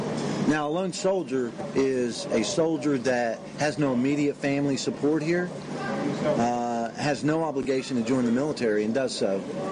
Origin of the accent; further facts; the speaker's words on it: United States; I'm an American, I'm a patriot